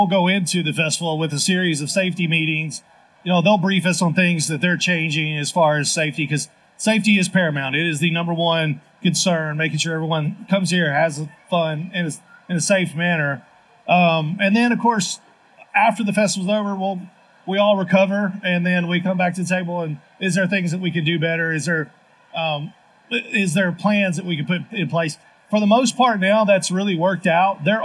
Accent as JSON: {"language": "English", "town": "Lynchburg", "region": "Virginia", "country": "United States", "tie": "born or raised there", "accent": "twang", "said": "I grew up in Lynchburg, so I got a little bit"}